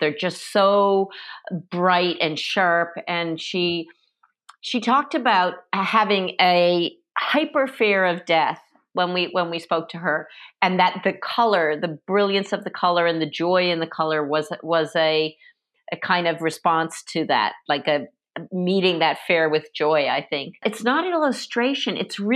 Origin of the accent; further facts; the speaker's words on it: Newfoundland and Labrador, Canada; even though I'm from Newfoundland, and as I said, we're swimming in it